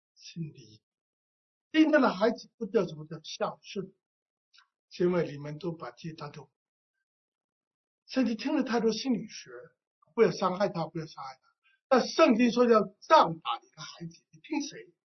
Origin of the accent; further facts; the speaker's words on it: Hong Kong; 我们香港人就这样，